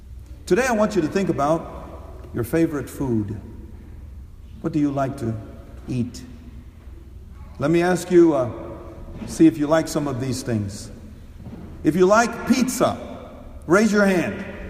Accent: India; If you are an Indian, if you're an Indian like me, I'm from India, means I'm an Indian.

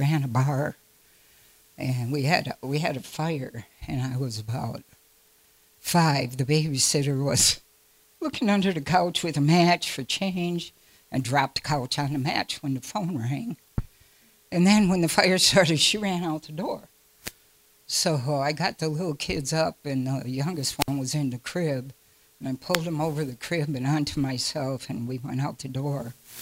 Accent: St. Paul, Minnesota, United States; So I grew up in St. Paul, and where Grandma was, the yards were back to back.

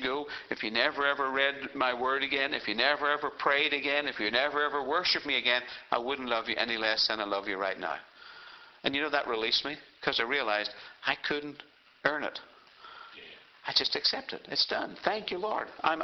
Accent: Ireland; Now, I'm Irish. I say go a few pages forward toward the back of the book.

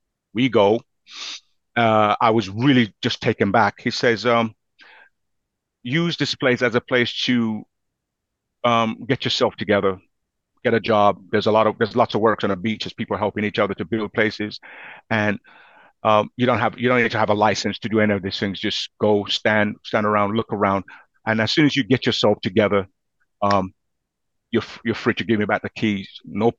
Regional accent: England, United Kingdom; I said, I'm from England.

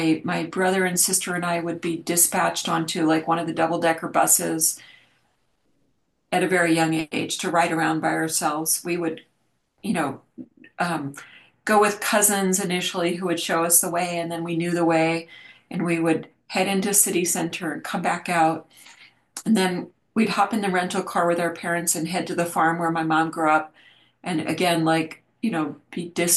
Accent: New Jersey, United States; I grew up primarily in New Jersey, K through 12 anyway

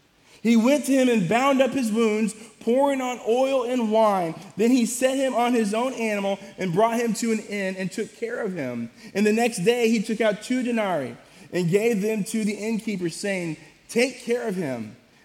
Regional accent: Missouri, United States; also born or lived in Illinois; Right now, I'm from Missouri, right?

